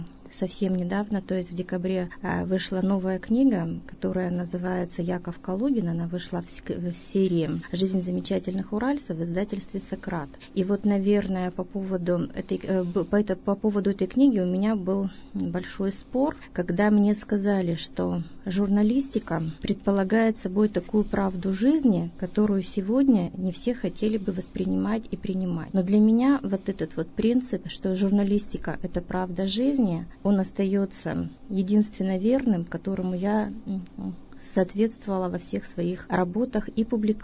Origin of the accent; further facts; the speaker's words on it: Kazakhstan; Я родилась в Казахстане, выросла в сельской местности.